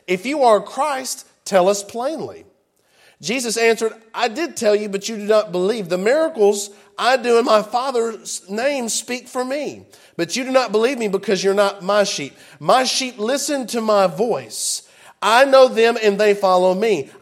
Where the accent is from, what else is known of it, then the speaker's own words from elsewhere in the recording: Jackson, Tennessee, United States; Look, y'all, I'm from Jackson, Tennessee. I just tell it like it is.